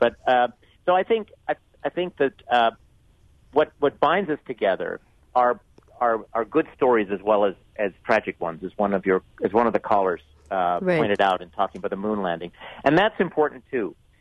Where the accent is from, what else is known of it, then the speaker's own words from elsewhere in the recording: Canada; I grew up in Canada.